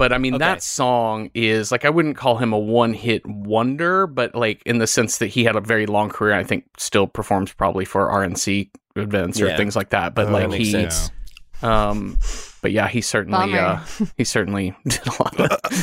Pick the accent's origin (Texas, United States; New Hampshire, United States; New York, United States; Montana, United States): Texas, United States; I grew up in Texas in the 80s